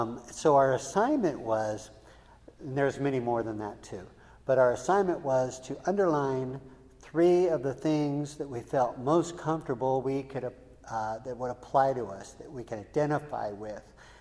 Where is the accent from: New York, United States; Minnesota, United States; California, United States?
California, United States; Fort Bragg; I was raised here in Fort Bragg.